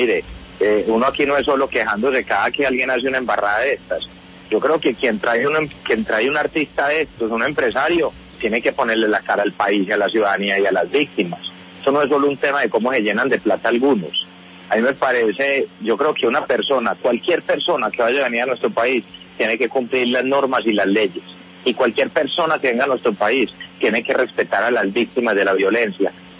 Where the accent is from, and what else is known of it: Colombia